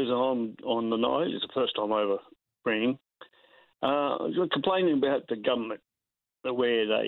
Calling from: Hervey Bay, Queensland, Australia; Hervey Bay, Queensland.

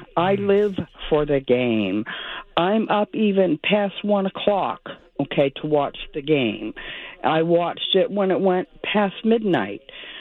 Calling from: Camden, Maine, United States; Yeah, I'm calling from Maine, Camden, Maine, and I'm almost 65, and I've been a Red Sox fan, a diehard Red Sox fan all my life

